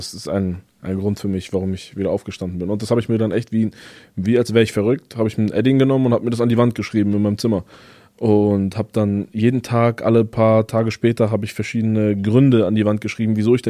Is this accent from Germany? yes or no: yes; Wächtersbach, Hesse, Germany; Kurz danach bin ich in Wächtersbach aufgewachsen. In der Nähe von Offenbach, Hanau und so.